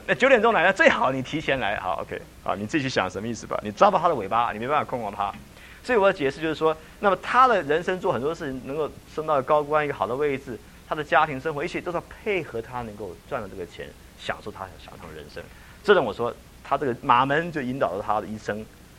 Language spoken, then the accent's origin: Chinese; China; 所以你知道，有的时候在这个我们中国人呢很幽默哈。